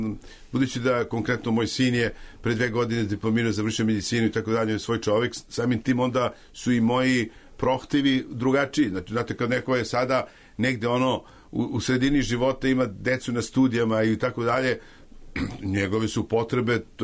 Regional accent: Pula, Istria County, Croatia; also born or lived in Belgrade; ja sam tad živio u Puli i onda to tamo sam i odrastao. Ja sam rođen u Beogradu, sa 5 godina sam otišao

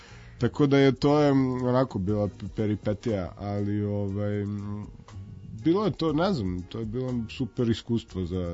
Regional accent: Belgrade, Serbia; now in Vienna, Austria; kada sam došao iz Beograda

